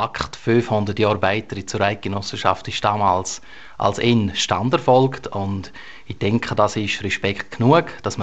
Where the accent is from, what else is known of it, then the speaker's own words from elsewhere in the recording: Appenzell Innerrhoden, Switzerland; Ich bin Innerrhoder und sehr stolz, dass wir bei diesem Bund dabei sein dürfen.